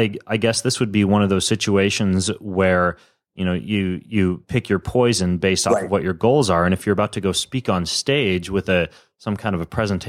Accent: Idaho, United States; And I grew up in North Idaho attending demolition derbies and rodeos.

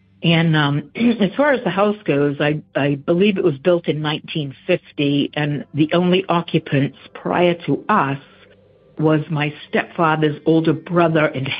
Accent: Maine, United States; We were in Connecticut, and we had decided to move back to where I grew up in Maine.

